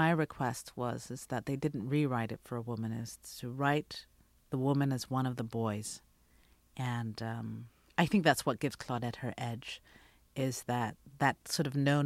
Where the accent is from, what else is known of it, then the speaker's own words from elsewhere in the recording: England, United Kingdom; moved away as an adult; also born or lived in Guyana; I'm from British Guiana, which is now Guyana. I grew up in England, and I came here as an adult. I spent 7 years working on American accents.